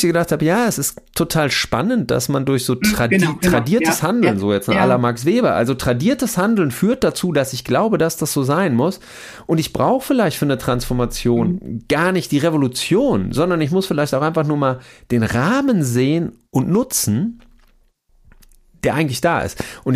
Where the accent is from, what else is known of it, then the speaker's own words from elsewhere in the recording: North Rhine-Westphalia, Germany; Wir kommen beide aus NRW